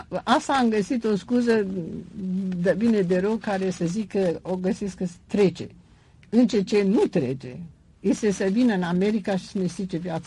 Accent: Bucharest, Romania; Eu am crescut în timpul cel mai frumos al țării românești, când totul era în fel, România mare

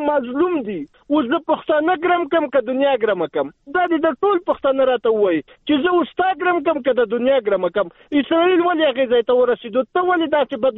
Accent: Afghanistan; زه هم افغان یم

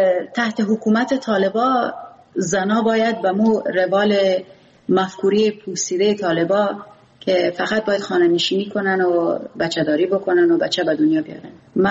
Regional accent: Afghanistan; first language Pashto; Persian is a second language; ولی خب پیش آمد که اینا ما را باید به قندهار میفرستادن و جنگ میفرستادن، چون ما زبان مادریم پشتو است

